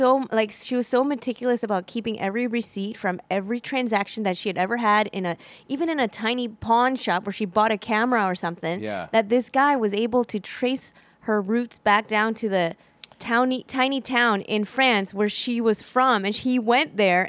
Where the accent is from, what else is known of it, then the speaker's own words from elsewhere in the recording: Chicago, Illinois, United States; I grew up in Chicago.